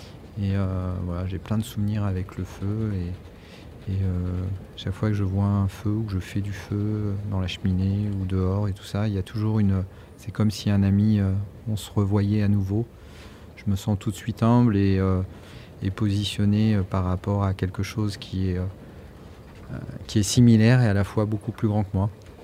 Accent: Auvergne-Rhône-Alpes, France; puisqu'on est de Haute-Savoie.

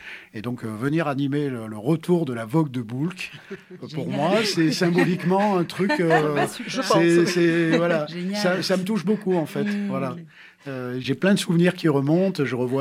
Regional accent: Die, Auvergne-Rhône-Alpes, France; Je suis un autochtone, je suis né à Die, mais j'en suis parti, je suis revenu par choix.

